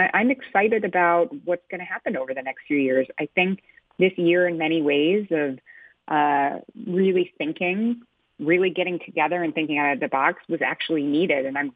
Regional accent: West Virginia, United States; now in Delaware, United States; And it's funny, I grew up in West Virginia, and there are not a ton of arts organizations there.

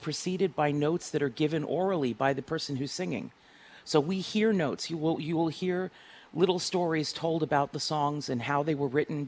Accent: United States; I'm a nostalgic girl. I'm an American. I like to hear American music.

